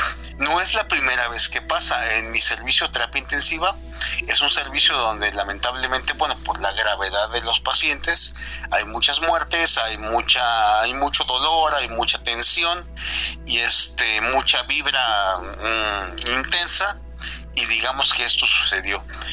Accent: Toluca, State of Mexico, Mexico; soy de Toluca

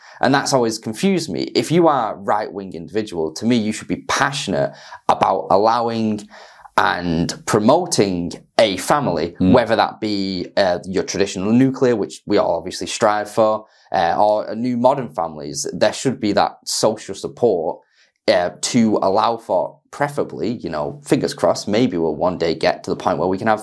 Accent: Salford, North West England, United Kingdom; now in West Lancashire, United Kingdom; I live in West Lancashire, have done now for about 5 years. I was studying at the university. But I come from Salford, so incredibly working class area in Manchester.

